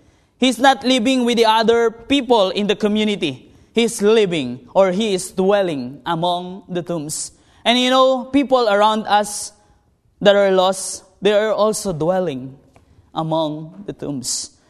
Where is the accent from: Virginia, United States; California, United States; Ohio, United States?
Ohio, United States